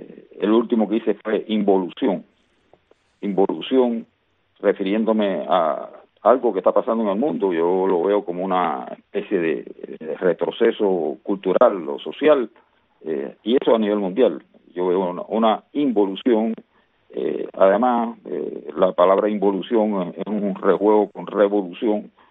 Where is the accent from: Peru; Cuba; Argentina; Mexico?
Cuba; Santa Clara, Villa Clara; Yo soy de Santa Clara.